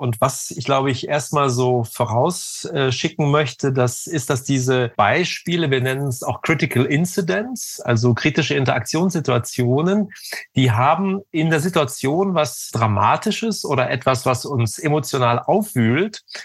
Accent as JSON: {"language": "German", "country": "Germany", "said": "als Deutscher"}